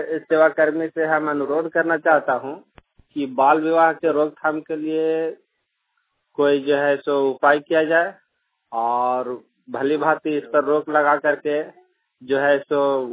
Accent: Sardam, Jharkhand, India; ग्राम सरदम, जिला चतरा का निवासी हूँ।

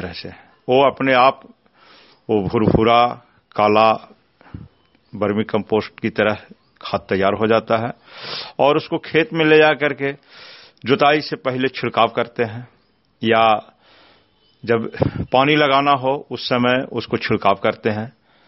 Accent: Nagarnausa, Bihar, India; ग्राम नगरनौसा, थाना नगरनौसा, जिला नालंदा की निवासी हूं।

